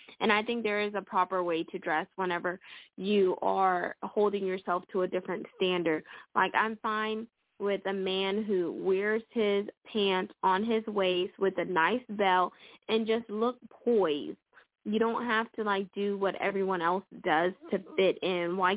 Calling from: Houston, Texas, United States; I'm calling from Houston, Texas.

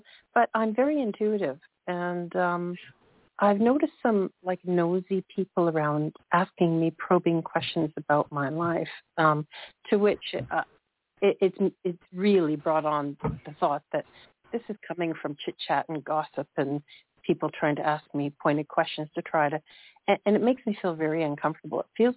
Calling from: Toronto, Ontario, Canada; and I'm calling from Toronto.

